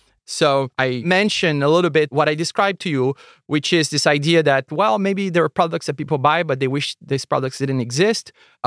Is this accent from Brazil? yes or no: yes; Brazil; I'm from Brazil originally